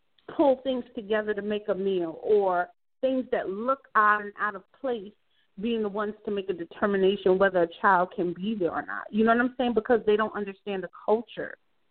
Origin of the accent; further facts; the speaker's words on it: Brownsville, New York, United States; I grew up in Brownsville. Like, you seen and heard stuff every day.